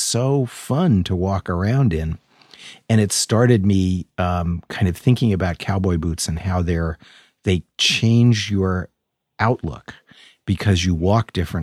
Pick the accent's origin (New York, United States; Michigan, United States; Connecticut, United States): Connecticut, United States; I grew up in Connecticut.